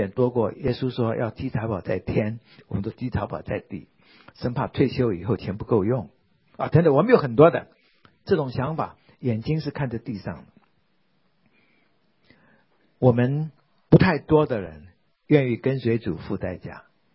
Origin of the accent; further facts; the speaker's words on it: Taiwan; 我从台湾来的时候